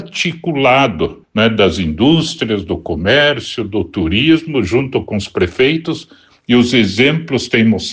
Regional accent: Brazil; Temos que estar felizes como brasileiros e como nação que o Brasil tenha saído do mapa da fome

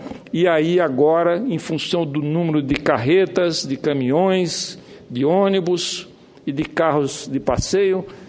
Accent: Campina Grande, Paraíba, Brazil; da minha querida Campina Grande, onde eu fui acolhido, onde eu cresci e desenvolvi como empresário, né? E tenho de lá o título de cidadão campinense

